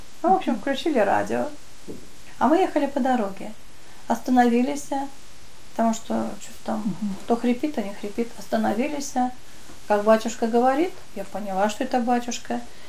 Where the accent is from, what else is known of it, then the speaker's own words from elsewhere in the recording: Ural, Russia; Малахитовый курь, я с Урала.